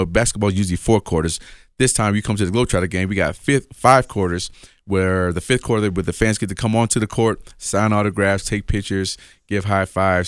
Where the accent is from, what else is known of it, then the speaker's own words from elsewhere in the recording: Las Vegas, Nevada, United States; So I do know about the snow, but I'm from Vegas.